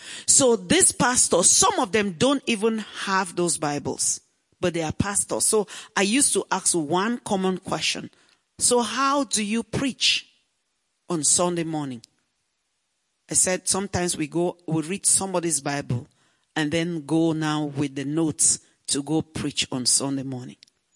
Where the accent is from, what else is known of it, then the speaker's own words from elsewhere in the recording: Cameroon; also born or lived in Nigeria; I'm from Cameroon. I was born and raised in Cameroon, and I also went to school. My undergraduate education and part of my graduate education was done in Nigeria.